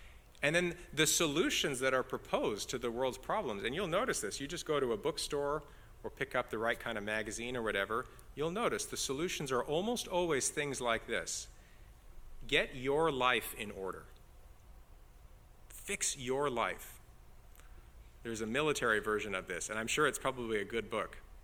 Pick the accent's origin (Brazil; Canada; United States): Canada; Now, I'm Canadian.